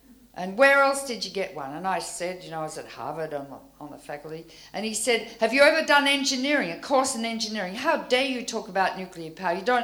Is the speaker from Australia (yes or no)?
yes; Australia; How do I know? I come from Australia.